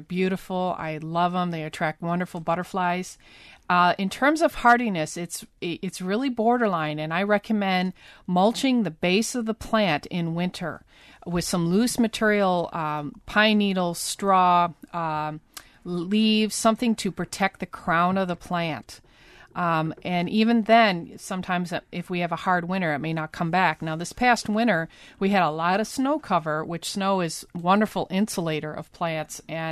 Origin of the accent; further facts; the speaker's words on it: Michigan, United States; And growing up in Michigan, we called it the Michigan holly